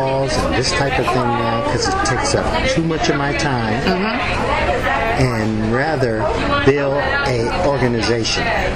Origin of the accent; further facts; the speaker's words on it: Maine, United States; Somehow or another we hooked up because I'm from Maine. The owner of the business found that I was from Maine, so he tended to put some trust in me.